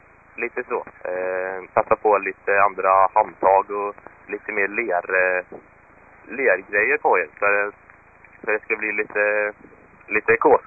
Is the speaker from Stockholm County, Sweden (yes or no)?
no; Skövde, Västra Götaland County, Sweden; vi är ett gäng från Skövde som ville hjälpa till och få i depån och köra test då